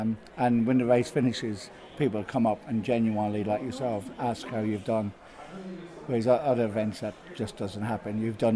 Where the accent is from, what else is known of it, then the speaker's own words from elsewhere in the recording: Farnley, Munster, Ireland; I'm from Farnley originally. So we've had 2 Cork people in the boat, which is good.